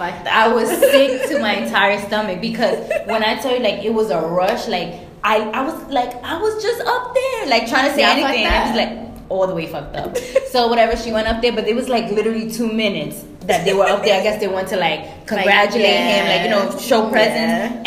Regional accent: New York City, New York, United States; Like, it was just love because we're from New York City.

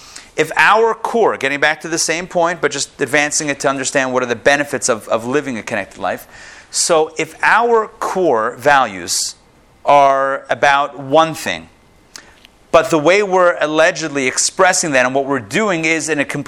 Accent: Pittsburgh, Pennsylvania, United States; I'm from Pittsburgh, in case you didn't know that with this little preamble.

